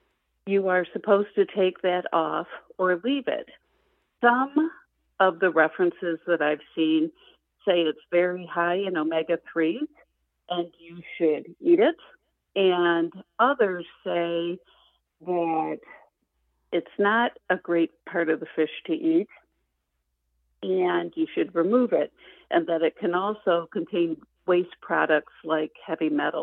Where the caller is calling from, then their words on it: Traverse City, Michigan, United States; I am calling from Traverse City, Michigan today.